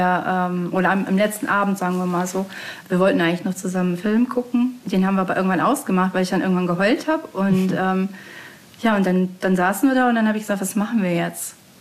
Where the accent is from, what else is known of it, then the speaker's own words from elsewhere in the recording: North Rhine-Westphalia, Germany; ich habe ihm dann halt meine Heimat gezeigt und wir sind viel raus und Sehenswürdigkeiten geguckt, was weiß ich, Zechenzollverein, was man halt so macht